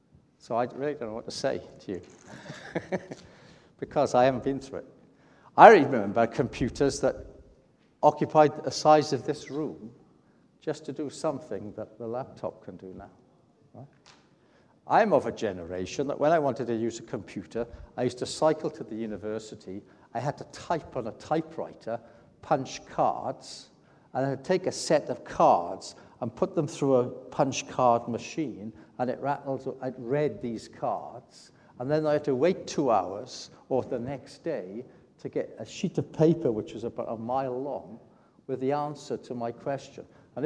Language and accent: English; United Kingdom; You may be American, you may have an American passport. I'm British, I've got a British passport.